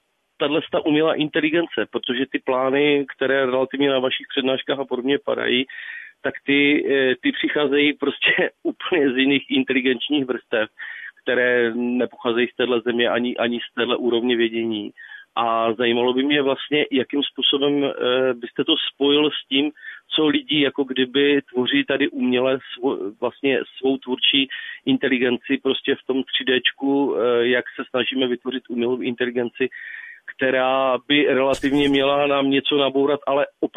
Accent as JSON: {"language": "Czech", "region": "North Moravia", "country": "Czechia", "tie": "born or raised there", "said": "tak jsme tady rodáci ze Severní Moravy"}